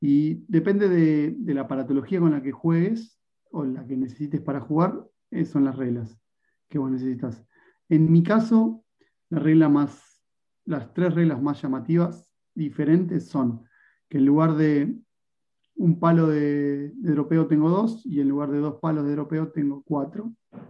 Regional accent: Ranelagh, Buenos Aires Province, Argentina; born there; nací en Ranelagh a una cuadra y media de club

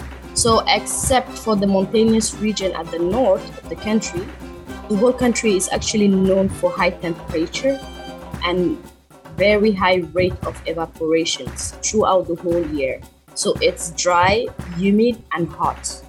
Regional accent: Djibouti; I hail from East Africa, Djibouti.

